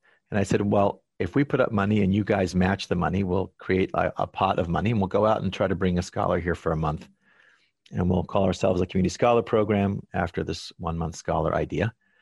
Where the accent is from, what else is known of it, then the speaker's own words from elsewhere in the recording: Boston, Massachusetts, United States; I guess I was spoiled growing up in Boston and living on the East Coast where I could always hear an interesting speaker